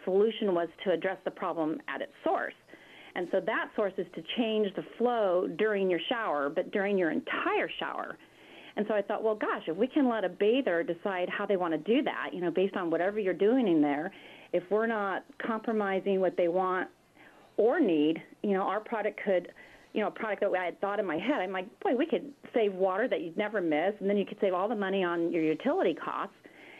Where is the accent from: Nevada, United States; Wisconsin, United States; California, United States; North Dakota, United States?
California, United States; So back in 2009, I went home for a visit in my home state of Southern California